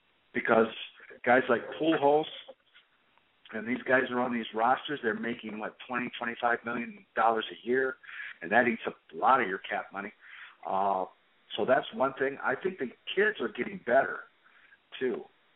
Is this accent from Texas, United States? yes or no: no; Cleveland, Ohio, United States; take in mind I'm from Cleveland, and our number three pitcher is probably Bauer now.